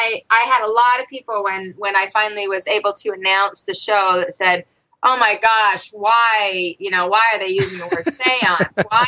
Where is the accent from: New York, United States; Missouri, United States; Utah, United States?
Utah, United States; Salt Lake City; When I was growing up in Salt Lake City, Utah, in the late 70s, early 80s, when these things were starting to happen to me, you didn't talk about it.